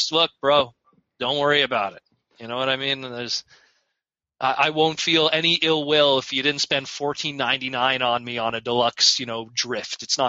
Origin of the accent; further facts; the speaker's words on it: Canada; As a Canadian, that's a big deal